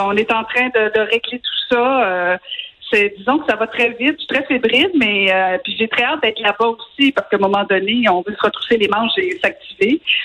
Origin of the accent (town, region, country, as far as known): Quebec, Canada